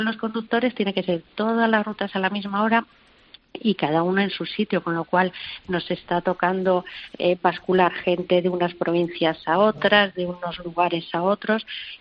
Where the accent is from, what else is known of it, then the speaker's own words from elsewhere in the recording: Cuenca, Castilla-La Mancha, Spain; de Cuenca.